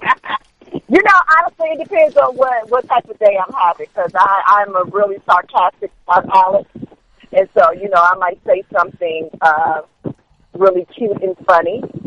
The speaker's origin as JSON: {"language": "English", "town": "Chicago", "region": "Illinois", "country": "United States", "tie": "born or raised there", "said": "until we do Exotica in Chicago. That's my hometown. So I want to come out with a bang in Chicago."}